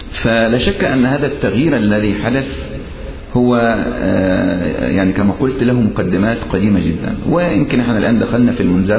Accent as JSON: {"language": "Arabic", "town": "Sohag", "region": "Sohag Governorate", "country": "Egypt", "said": "أذكر في بلدي أنا من سوهاج كنت أذهب وعمري تقريبا حوالي 10 سنوات أو 15 سنة"}